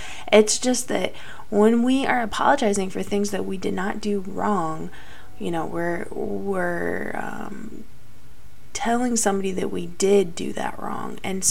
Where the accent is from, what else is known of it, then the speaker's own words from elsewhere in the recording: Midwest, United States; Again, I'm from the Midwest.